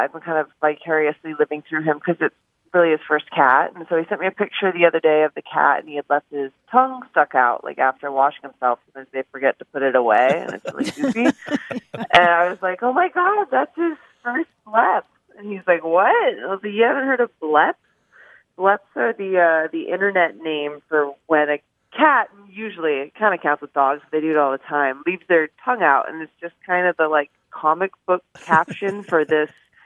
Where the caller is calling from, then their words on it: San Diego, California, United States; I'm calling from San Diego.